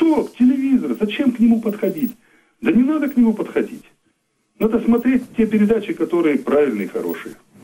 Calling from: Magnitogorsk, Chelyabinsk Oblast, Russia; я из Магнитогорска звоню.

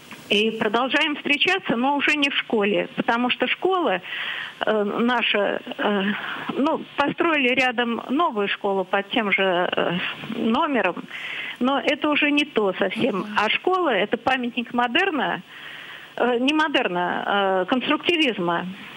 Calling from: Moscow, Russia; Я звоню из Москвы.

